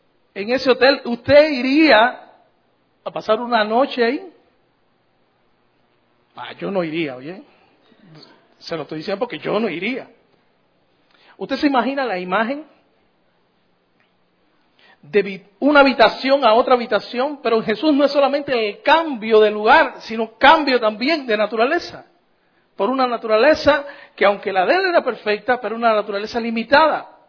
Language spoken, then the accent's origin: Spanish; Cuba; Quiero terminar solamente porque como buen cubano, somos interesados.